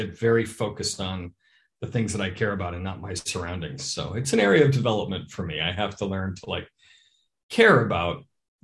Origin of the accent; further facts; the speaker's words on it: Minneapolis, Minnesota, United States; I grew up in Minnesota